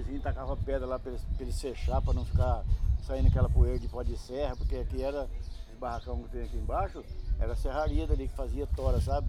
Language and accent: Portuguese; Bauru, São Paulo, Brazil; 50 anos, eu nasci e criado em Bauru.